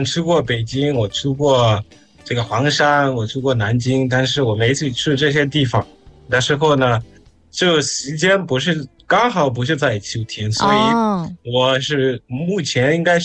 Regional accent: Zimbabwe; Chinese is a second language; 欢迎大家来收听，

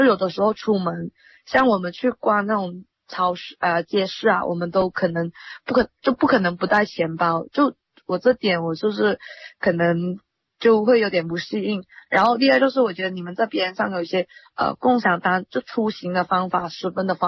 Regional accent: Hong Kong; now in Guangzhou, China; 其实在来到暨南园读书之前，我一直都是在香港那边生活还有成长的，然后这是我第一次真的就真正来到内地的生活还有读书。其实我家乡是在江门的鹤山，然后我每年都会回去

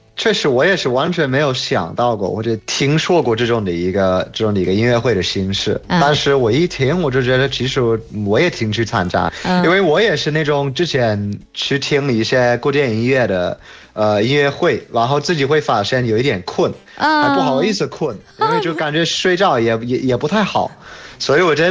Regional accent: United Kingdom; Chinese is a second language; from the UK。大家好，我是来自英国的

